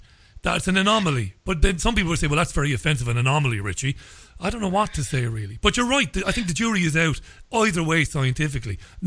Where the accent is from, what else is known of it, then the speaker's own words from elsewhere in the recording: Ireland; we'd great fun, we'd great crack, as us Irish say that evening.